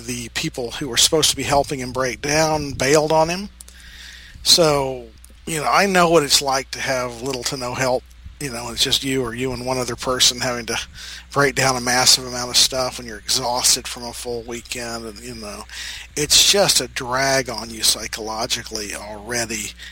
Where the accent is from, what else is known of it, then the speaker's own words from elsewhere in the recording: Scotland, United Kingdom; You're Irish, and I'm Scottish.